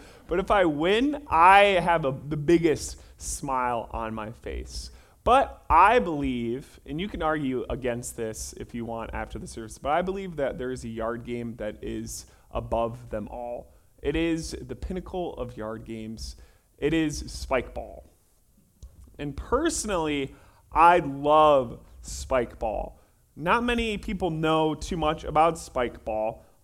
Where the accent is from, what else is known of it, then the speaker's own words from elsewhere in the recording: Michigan, United States; And I'm originally from Michigan, and people always ask, are you going to go back to Michigan?